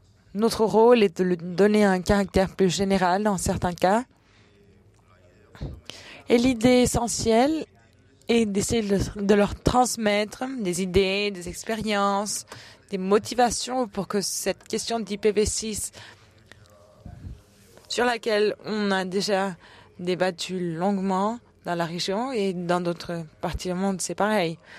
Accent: Cuba; Moi, je viens du Cuba.

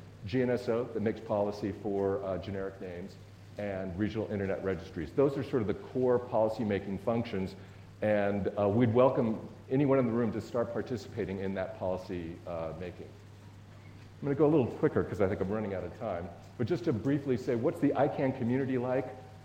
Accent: California, United States; accent: American; first language English; I'm from California. I'm a native English speaker, speak with an American accent.

